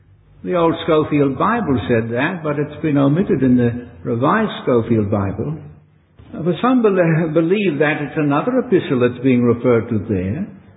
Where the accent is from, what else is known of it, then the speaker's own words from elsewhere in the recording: Cessnock, New South Wales, Australia; I was brought up in Cessnock, and there were Scottish people there